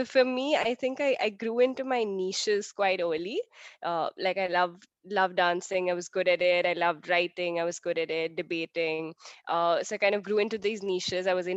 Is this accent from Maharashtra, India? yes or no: yes; Mumbai, Maharashtra, India; I think I grew up in Bombay as well. I think I still say Bombay instead of Mumbai. It's kind of a feeling. So I've lived here most of my life.